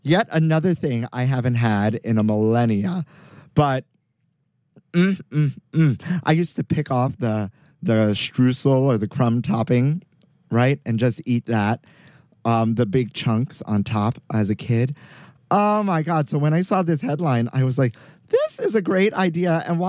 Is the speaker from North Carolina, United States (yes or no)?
no; New York, United States; growing up in Sunset Park, Brooklyn, slash, like, across the border from Borough Park, we used to have an actual Entenmann's bakery